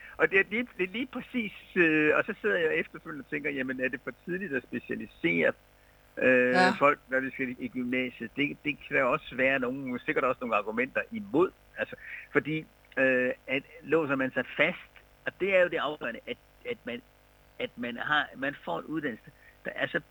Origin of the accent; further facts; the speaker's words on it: Region of Southern Denmark, Denmark; fordi vi kommer jo selv fra Sydjylland begge